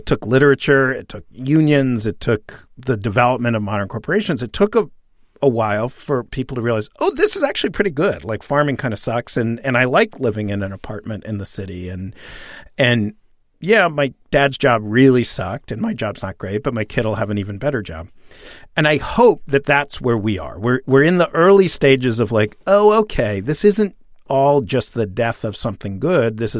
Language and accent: English; New York City, New York, United States; And, you know, growing up in Greenwich Village when, I mean, yes, there were drugs and crime and I got mugged three times before I turned 11